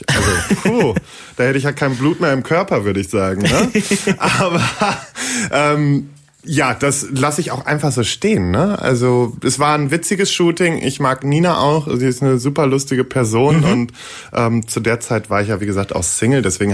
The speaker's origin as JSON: {"language": "German", "town": "Warendorf", "region": "North Rhine-Westphalia", "country": "Germany", "tie": "born or raised there", "said": "Also ganz ursprünglich komme ich aus Warendorf, einem kleinen Städtchen bei Münster. Mhm. Da bin ich aufgewachsen"}